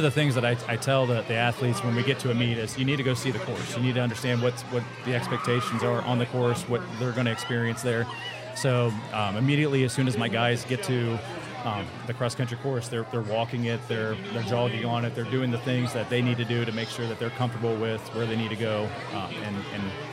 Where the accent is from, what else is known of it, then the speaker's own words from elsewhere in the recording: Coldwater, United States; So I'm originally from Coldwater, graduated in 04